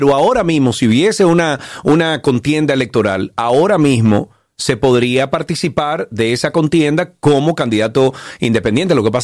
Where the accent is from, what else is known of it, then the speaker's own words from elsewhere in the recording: Dominican Republic; yo pido como ciudadano dominicano que paga impuestos todos los años.